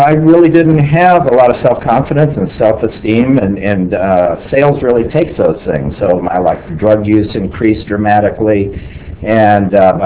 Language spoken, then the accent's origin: English; Los Angeles, California, United States; I grew up in Los Angeles, grew up in Hollywood